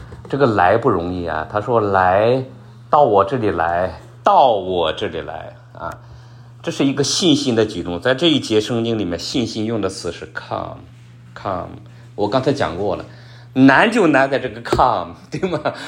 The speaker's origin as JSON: {"language": "Chinese", "country": "China", "said": "我们中国人没有这个概念的"}